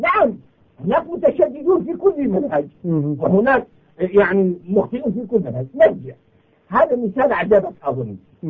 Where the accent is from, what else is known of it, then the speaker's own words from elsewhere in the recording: Syria; نحن أقول لك نحن أمر بسيط أنا شامي